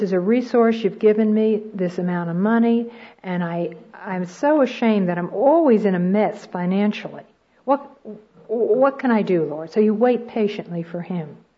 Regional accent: United States; I think it's particularly important for us as American women, because never in all the history of the world have any group of people had more resources, more blessings heaped on them than we do as American women.

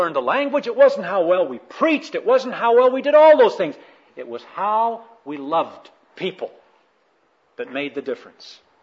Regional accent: United States; born there; first language Spanish; My mom and dad are both Spanish, and while I was born here in the United States, I grew up speaking both languages, and so I speak Spanish as poorly as I speak English.

